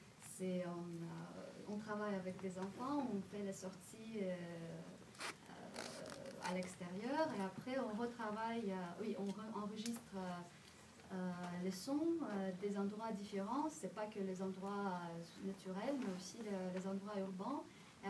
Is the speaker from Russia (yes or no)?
yes; Russia; comme je suis russe